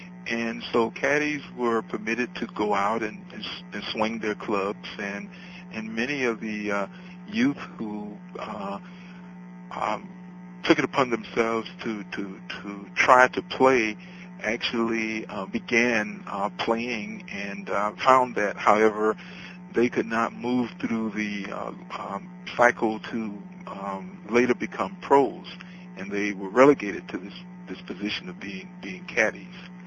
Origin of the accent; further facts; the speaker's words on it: Jacksonville, Florida, United States; My first encounter with African American professional golf was as a youth growing up in the Deep South in Jacksonville, Florida.